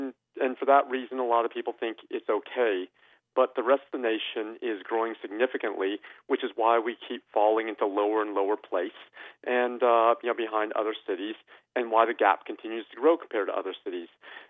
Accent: Wichita, Kansas, United States; when I grew up in Wichita, Wichita was a much more economically high-performing, productive city.

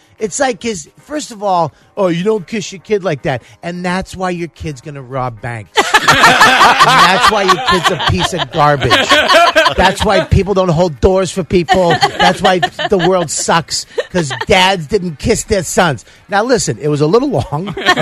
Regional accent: Boston, Massachusetts, United States; now in New York, United States; Listen, where you're from, I go, I live in New York, but I'm from Boston.

